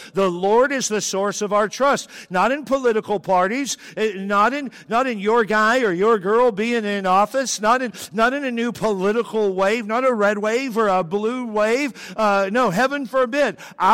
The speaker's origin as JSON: {"language": "English", "region": "Texas", "country": "United States", "said": "I'm from Texas. I can say with authority, it's worse."}